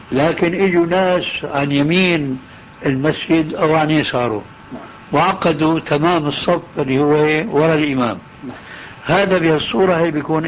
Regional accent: Syria; من نحو 30 سنة أو أكثر أو أقل ما أذكر نزلت إلى مصيف مضايا عندنا في سوريا

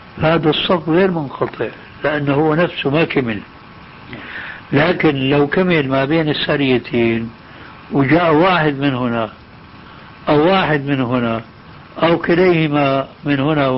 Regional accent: Syria; من نحو 30 سنة أو أكثر أو أقل ما أذكر نزلت إلى مصيف مضايا عندنا في سوريا

